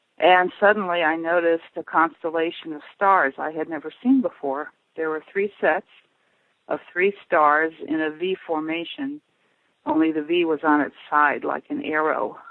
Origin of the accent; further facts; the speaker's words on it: Chicago, Illinois, United States; born there; I was born in Chicago to a immigrant family. My grandparents came from the Ukraine, Russia, Poland, and Czechoslovakia. So I was raised very Catholic.